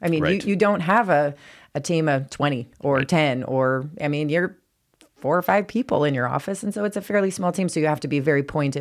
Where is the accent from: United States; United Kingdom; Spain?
United States; Sioux Falls, South Dakota; I know a lot of times whenever we say we're from Sioux Falls, they're like, it must not always be a great idea because we're, you know, Sioux Falls, we're the economic engine.